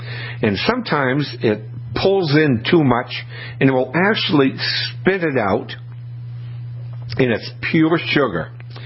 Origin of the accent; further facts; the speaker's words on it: New England, United States; I always went by when the Red Sox, because I'm from New England